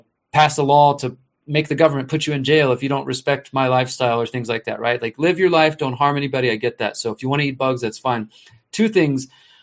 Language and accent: English; Texas, United States; moved away as an adult; now in Mexico; I moved to Mexico in March 2020. I'm from Texas as well, and I was planning on getting land in Texas, but I ended up just coming down here.